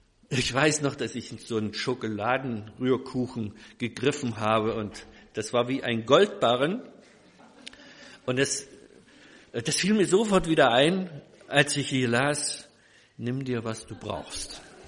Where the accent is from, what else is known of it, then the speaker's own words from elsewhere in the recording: Rostock, Mecklenburg-Vorpommern, Germany; also born or lived in Leipzig; Und ich bin in Leipzig geboren, habe dort die ersten 6 Jahre meines Lebens zugebracht. Dann ist mein Vater versetzt worden, der war auch Pastor, und zwar nach Rostock ans Meer.